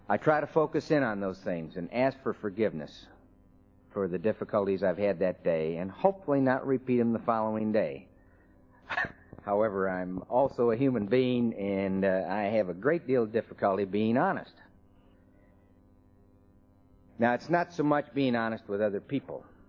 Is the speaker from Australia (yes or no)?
no; Michigan, United States; also born or lived in Lexington; Did the usual things growing up in Michigan, went to the University of Michigan through undergraduate school, medical school, and residency